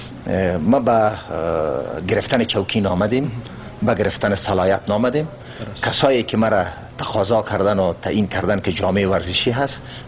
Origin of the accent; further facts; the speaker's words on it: Afghanistan; ما افغانستان کشورم است، وطنم است